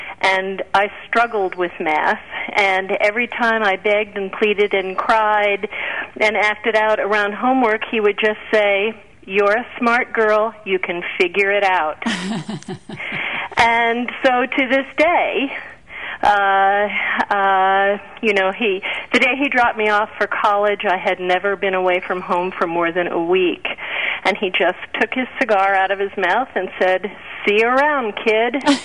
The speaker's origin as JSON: {"language": "English", "region": "Midwest", "country": "United States", "tie": "born or raised there", "said": "I was lucky to be a girl growing up in the Midwest in the 1950s who had a father who believed that girls were equal to boys."}